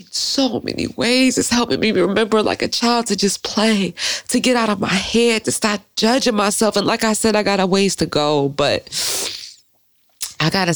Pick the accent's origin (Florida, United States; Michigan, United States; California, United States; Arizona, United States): Michigan, United States; Detroit; They had the Detroit jersey on there. And like, that spoke to me. I'm from Detroit. In the year I was born, 86.